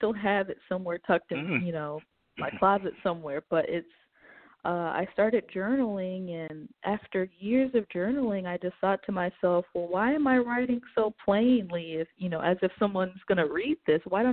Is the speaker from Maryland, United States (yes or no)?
yes; Silver Spring, Maryland, United States; I hail from Washington, D.C., D.C. area. I always say D.C., but I'm really from Silver Spring